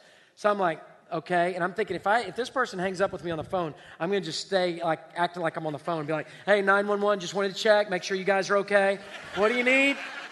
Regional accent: Houston, Texas, United States; I'm from Southwest Houston. I grew up in Alien.

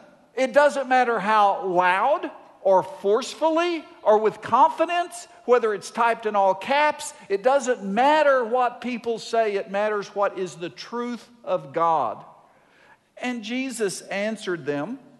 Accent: Bowlegs, Oklahoma, United States; I grew up in Bowlegs, Oklahoma. And there, Jeff Foxworthy's redneck jokes are culture.

